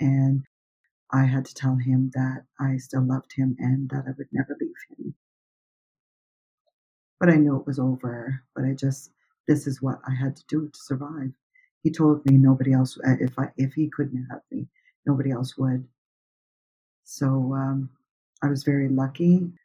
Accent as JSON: {"language": "English", "town": "Baie-Sainte-Anne", "region": "New Brunswick", "country": "Canada", "said": "I'm from Bay St. Anne, New Brunswick."}